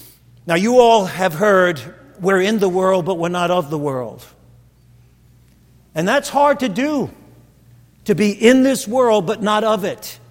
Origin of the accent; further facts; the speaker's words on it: Brooklyn, New York, United States; I saw that growing up in Brooklyn.